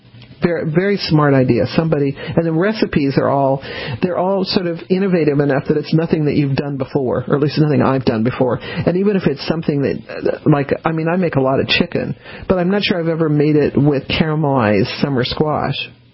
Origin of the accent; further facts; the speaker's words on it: the West, United States; See, I grew up in the West, so I'm used to quarter horses